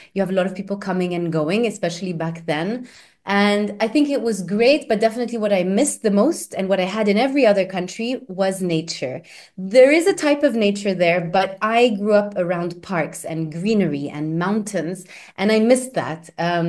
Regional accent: London, England, United Kingdom; moved away as an adult; also born or lived in France / Beirut, Lebanon / Dubai, United Arab Emirates; now in Portugal; Yes, so I was born in London. I lived in the UK for 16 years in total. I lived in the south of France for about 10, 11 years. I lived in Beirut just for 1 year, and I've lived in Dubai for 11, and now in Portugal for 2.5.

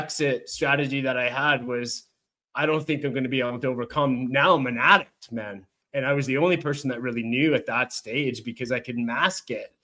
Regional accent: Calgary, Alberta, Canada; which I'm from Calgary, Alberta, Canada.

